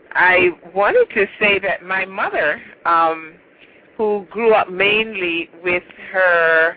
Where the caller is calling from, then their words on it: Atlanta, Georgia, United States; I am calling from Atlanta, Georgia.